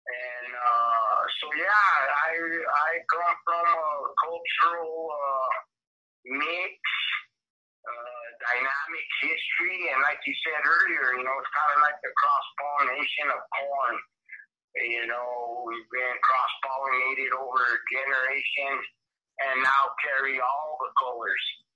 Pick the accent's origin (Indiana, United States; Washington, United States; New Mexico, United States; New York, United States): New Mexico, United States; Albuquerque; also born or lived in Dallas, United States / Los Alamos, United States; I grew up and I was born in Albuquerque. I was raised kind of an urban kid, and then later I moved to Dallas for a year, and then I actually graduated high school from Los Alamos.